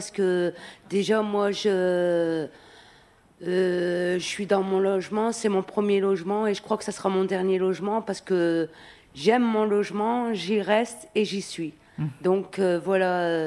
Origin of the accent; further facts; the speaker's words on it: Lille, Hauts-de-France, France; je suis de Lille